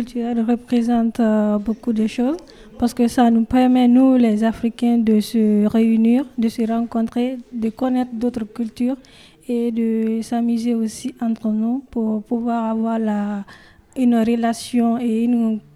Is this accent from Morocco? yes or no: no; Guinea; now in Grenoble, France; Et je suis guinéenne et je suis l'actuelle présidente des étudiants guinéens de Grenoble.